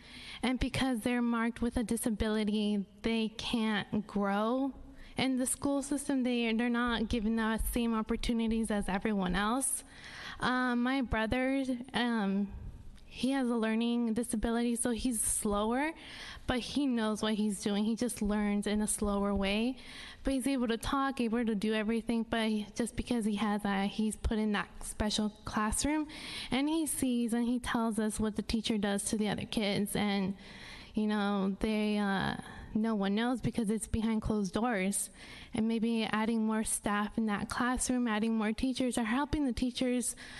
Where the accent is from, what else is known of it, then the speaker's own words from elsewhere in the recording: Woodburn, Oregon, United States; I'm a senior at Oregon State, and I grew up here in Woodburn.